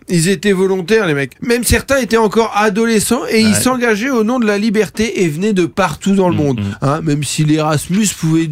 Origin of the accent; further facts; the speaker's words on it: Normandy, France; Quand on vient de Normandie, on a une relation particulière avec l'événement.